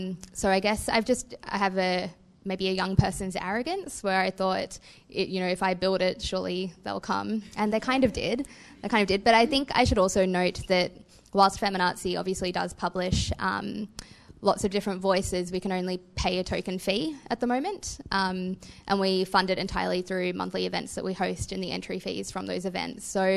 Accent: Canberra, Australian Capital Territory, Australia; So I'm from Canberra.

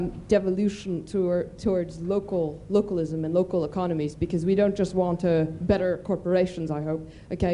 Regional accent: United States

